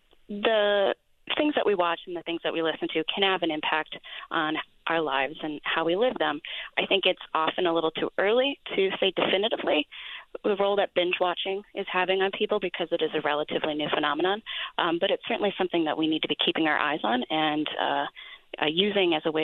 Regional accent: Midwest, United States; when I was in school from the Midwest, we practiced tornado drills

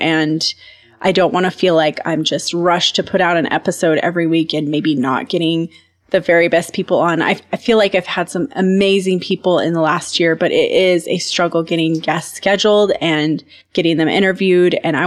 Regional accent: Montana, United States; born there; So I'm still very much in Montana, but I am actually living on my family's property where I was born in the Bitterroot Valley, about 3.5 hours west of where I was living in the Madison Valley.

